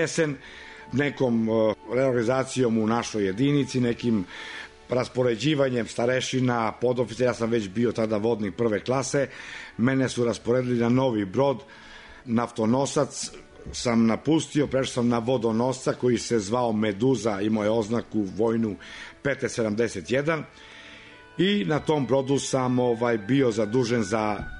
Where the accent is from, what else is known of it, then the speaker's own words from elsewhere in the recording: Serbia; a mi koji smo bili iz Srbije smo dobijali raspored u negde na moru